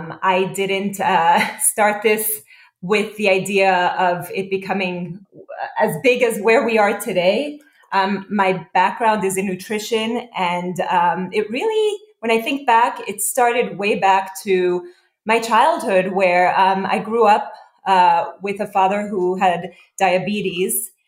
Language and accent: English; Brooklyn, New York, United States; also born or lived in Israel; I grew up in Israel as well as here in Brooklyn, New York.